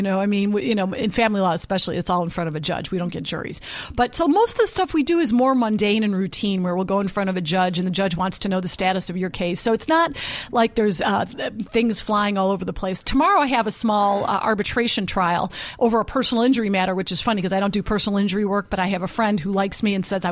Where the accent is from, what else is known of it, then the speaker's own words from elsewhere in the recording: Berwyn, Illinois, United States; I come from Berwyn.